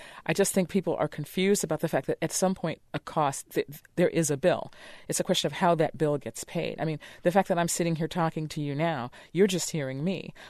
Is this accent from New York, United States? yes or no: yes; New York, United States; my parents got all the newspapers in the city where we grew up in New York